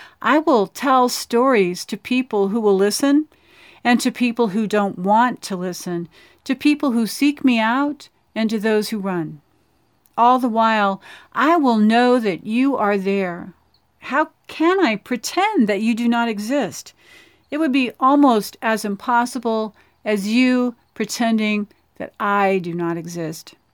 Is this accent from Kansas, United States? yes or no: yes; Dodge City, Kansas, United States; from Dodge City, Kansas